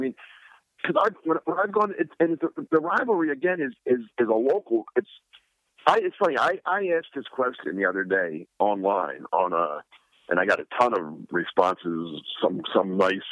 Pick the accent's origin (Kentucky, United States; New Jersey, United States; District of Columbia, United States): New Jersey, United States; Trenton; I mean, I grew up in Trenton, New Jersey, which was right on the border.